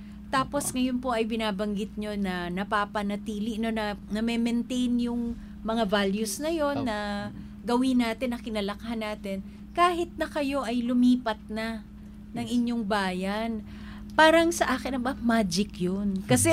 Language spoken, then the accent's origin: Tagalog; Tondo, Metro Manila, Philippines; kasi ako po Tagalog, Tondo po kami, yung nanay ko